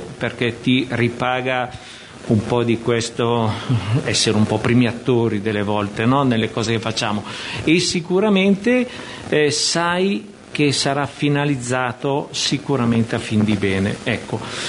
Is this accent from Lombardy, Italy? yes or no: yes; Milan, Lombardy, Italy; now in Pesaro, Italy; Arrivato a Pesaro, io vengo da Milano